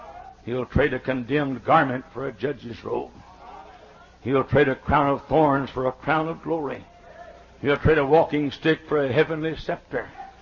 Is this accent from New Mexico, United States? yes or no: no; Texas, United States; You see, I came from Texas where Jesus was born.